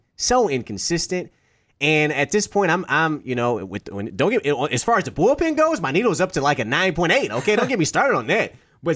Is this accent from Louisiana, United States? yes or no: no; Detroit, Michigan, United States; I got some friends I grew up with in Detroit that don't even know what soccer is.